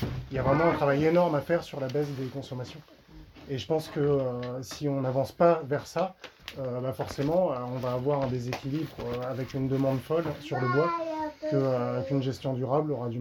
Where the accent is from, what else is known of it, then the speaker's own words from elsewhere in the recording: Hauts-de-France, France; Je viens du Pas-de-Calais